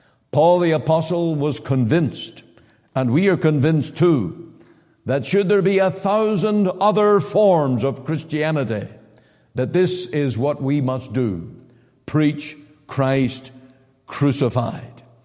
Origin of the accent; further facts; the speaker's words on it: Omagh, Northern Ireland, United Kingdom; I was converted to the Lord Jesus in my hometown in Oma Free Presbyterian Church.